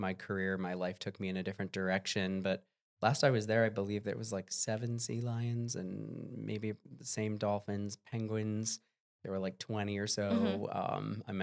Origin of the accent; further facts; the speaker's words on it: Massachusetts, United States; now in Florida, United States; Well, I grew up in Massachusetts and I love the ocean.